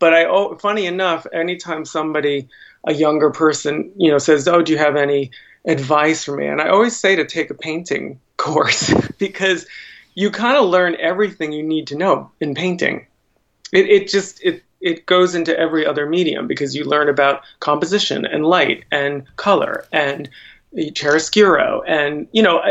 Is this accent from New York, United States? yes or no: yes; Queens, New York, United States; born there; I was born here. I was born in Queens. My family was from Flushing